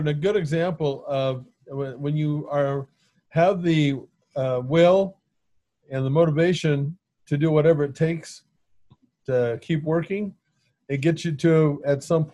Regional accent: United States; As an American who knew nothing at that point, because I never traveled to Eastern Europe, and I went to Bulgaria, Russia, and Czechoslovakia

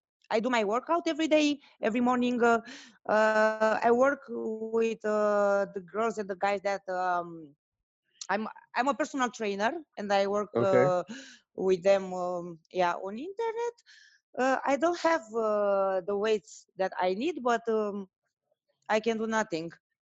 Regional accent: Romania; English is a second language; moved away as an adult; now in Italy; Yeah, I'm from Romania. I'm living in Italy.

